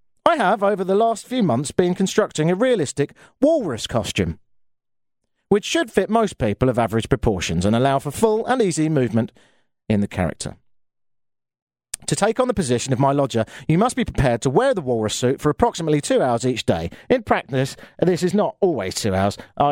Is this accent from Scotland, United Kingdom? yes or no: no; Brighton, South East England, United Kingdom; if you fancy moving to my hometown of Brighton